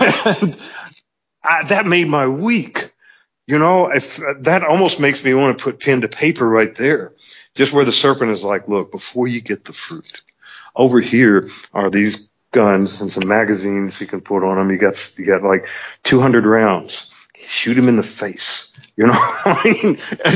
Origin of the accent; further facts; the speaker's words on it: Kentucky, United States; because, like I said, I come from Kentucky and so forth.